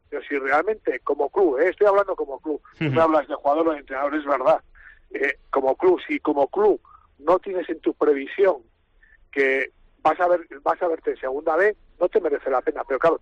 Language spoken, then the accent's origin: Spanish; Navarre, Spain; como navarro